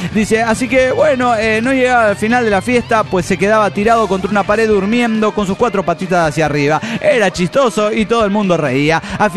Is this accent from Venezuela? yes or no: no; Mexico; Hola amigos … el chilango tapatío.